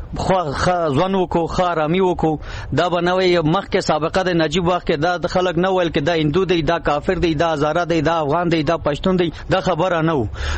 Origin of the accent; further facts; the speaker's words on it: Gardez, Paktia, Afghanistan; زه د پکتیا یم د ګردیز یم زړه بازار یم د افوش دغلته یم